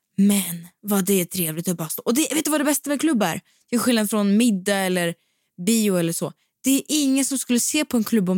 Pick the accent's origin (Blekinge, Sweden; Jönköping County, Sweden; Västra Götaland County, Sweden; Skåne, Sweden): Västra Götaland County, Sweden; Gothenburg; accent: Gothenburg dialect; Ja, men det är någonting som jag saknar väldigt, väldigt starkt är faktiskt min göteborgska som är ganska så frånvarande nu.